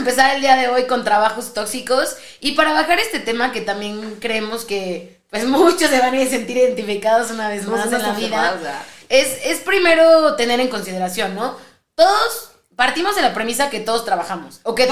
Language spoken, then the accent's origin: Spanish; Mexico; todas las personas realmente, como mexicanos, vivimos literal para la quincena.